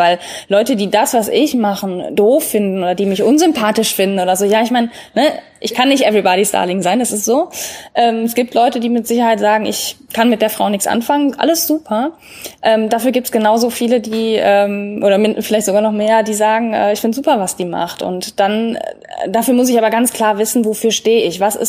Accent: Cologne, North Rhine-Westphalia, Germany; ich bin aus Köln, wenn ich jetzt nur mit Kölner Kunden arbeiten würde oder mit vielleicht aus dem Umland

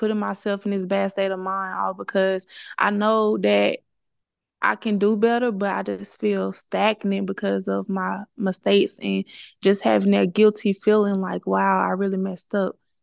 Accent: Mississippi, United States; now in Houston, United States; I'm originally from Mississippi. I moved to Houston, Texas, all by myself alone.

